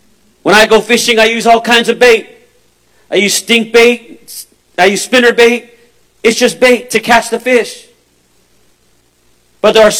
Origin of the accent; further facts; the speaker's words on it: Los Angeles, California, United States; now in Springfield, United States; I was brought up in Los Angeles, California, but I live in Springfield, Missouri now